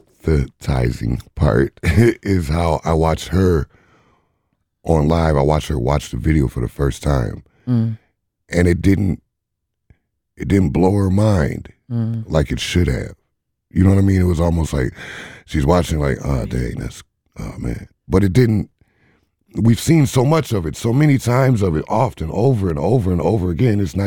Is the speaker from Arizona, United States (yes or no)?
no; Beloit, Wisconsin, United States; I'm from Beloit and this happened from Beloit.